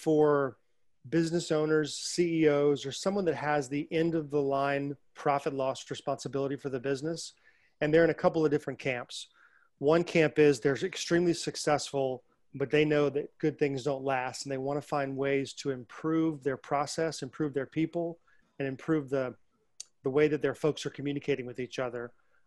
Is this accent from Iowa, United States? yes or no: no; Tampa, Florida, United States; It's got to be the Buccaneers. I'm from Tampa.